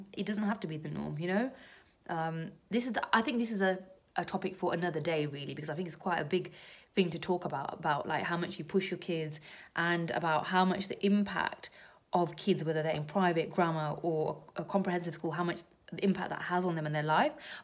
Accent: London, United Kingdom; Listen, I'm from London. I'm not used to this. Everything's lit up like Christmas tree all the time.

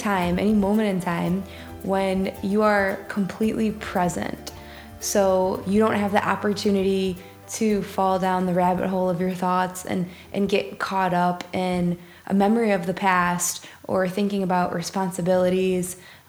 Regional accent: Michigan, United States; But I grew up just outside of Detroit, in the suburbs of Detroit, to blue-collar parents.

